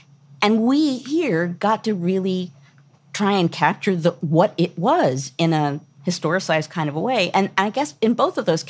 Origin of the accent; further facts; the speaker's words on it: United States; and then as American women, we had a lot of feelings about it.